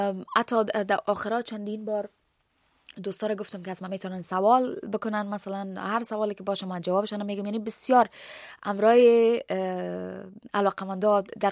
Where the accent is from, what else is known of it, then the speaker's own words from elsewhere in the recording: Afghanistan; من افغان هستم، از افغانستان هستم